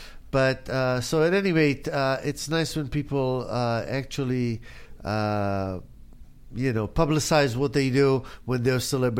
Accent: Israel; now in United States; when I was growing up in Israel, America was like a dream for everybody, right?

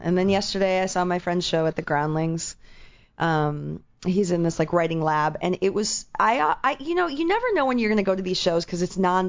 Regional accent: Chicago, Illinois, United States; but I'm from Chicago and I like thick crust.

